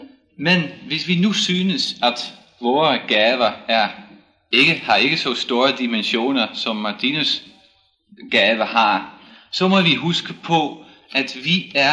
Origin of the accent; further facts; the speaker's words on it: Netherlands; Danish is a second language; jeg er desværre, eller måske ikke desværre, men jeg er altså hollænder